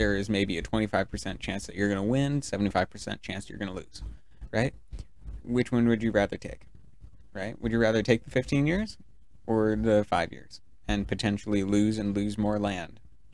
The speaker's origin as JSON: {"language": "English", "country": "United States", "said": "Like, I'd say what I like to, probably just because I'm American"}